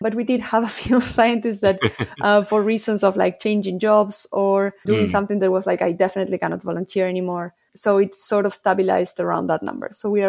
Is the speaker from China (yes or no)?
no; Argentina; I am from Argentina.